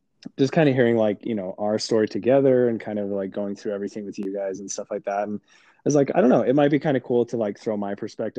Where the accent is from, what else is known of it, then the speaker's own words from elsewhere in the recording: Utah, United States; Very, Orthodox, like devout Mormon my entire life. Born and raised in Utah.